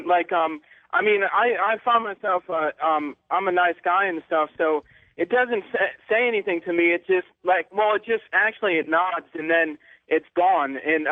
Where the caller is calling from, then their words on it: Richmond, Virginia, United States; I'm calling from Richmond, Virginia.